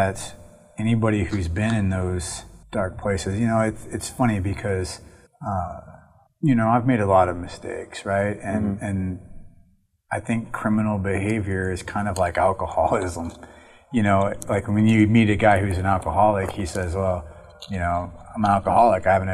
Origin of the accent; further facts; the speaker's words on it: Iowa, United States; I didn't grow up in the Des Moines area. I grew up in Iowa, but in a town on a river that's a little poorer, you know